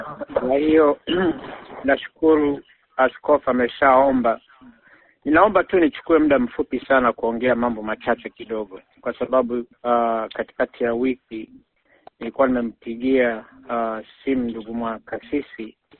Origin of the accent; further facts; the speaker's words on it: Tanzania; now in United States; Inaguswa sana na andiko hili kwa sababu sisi ni Watanzania, tunaenda kuiombea nchi ya Tanzania.